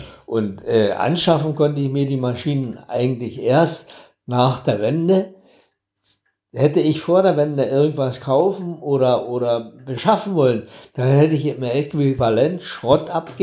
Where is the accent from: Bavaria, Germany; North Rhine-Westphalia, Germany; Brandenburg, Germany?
Brandenburg, Germany; Spremberg; Ich komme aus Spremberg, ein Textil, eigentlich eine Textilgegend, so wie die ganze Lausitz es war.